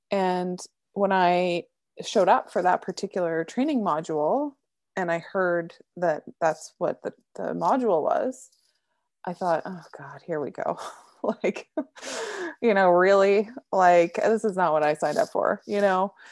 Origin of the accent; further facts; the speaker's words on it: Alberta, Canada; I grew up in Alberta, Canada, and Catholic school is still public school.